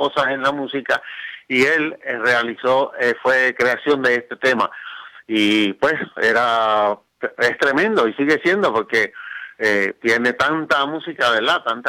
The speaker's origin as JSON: {"language": "Spanish", "region": "Juncos", "country": "Puerto Rico", "said": "O sea, yo soy de Junco, pero Cagua es un pueblo, una ciudad céntrica para todos nosotros."}